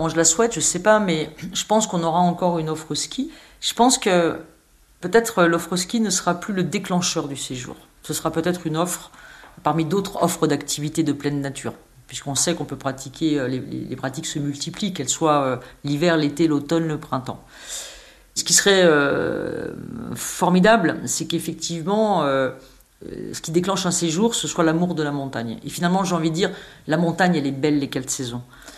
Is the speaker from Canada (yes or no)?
no; Le Grand-Bornand, Auvergne-Rhône-Alpes, France; c'est mon village natal. C'est là où j'ai grandi